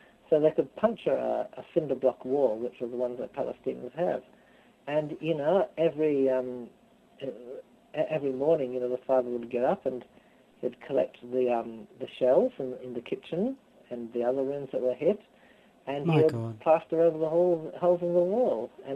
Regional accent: Canberra, Australian Capital Territory, Australia; that was something different for me coming from Canberra, which is my hometown.

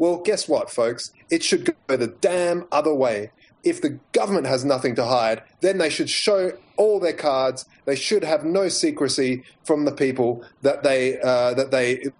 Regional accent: Australia; What's the point of being Australian? What's the point of being an Australian citizen if you can't have the power of your country that you pay all these taxes towards forcibly?

